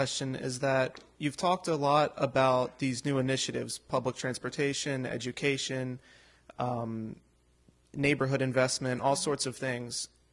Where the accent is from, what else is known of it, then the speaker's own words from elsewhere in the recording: Pikesville, Maryland, United States; I consider myself a Baltimorean. I grew up in Pikesville.